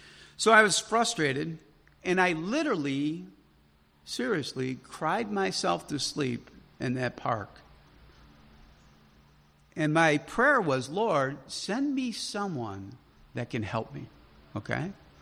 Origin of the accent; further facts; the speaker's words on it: Chicago, Illinois, United States; I'm from Chicago, man. I don't trust anybody, you know.